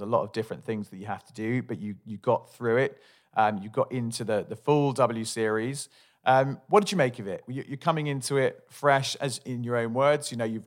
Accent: United States; just being an American, everyone's like, whoa, this is exotic.

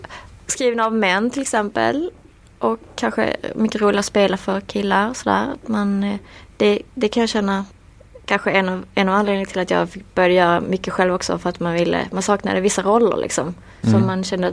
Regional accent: Malmö, Skåne, Sweden; Ja, jag är uppvuxen i Malmö.

